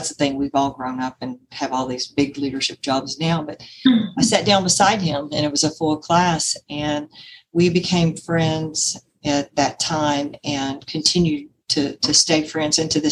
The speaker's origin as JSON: {"language": "English", "town": "Houston", "region": "Texas", "country": "United States", "said": "I'm from the Houston area."}